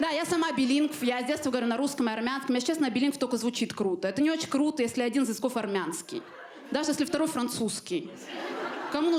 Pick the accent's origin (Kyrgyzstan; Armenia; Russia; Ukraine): Armenia; Я армянка. Мне для того, чтобы посмотреть видео секса, надо сначала посмотреть видео со свадьбой. Чтобы понимать, насколько армяне консервативны, я все эти шутки утверждала у родителей.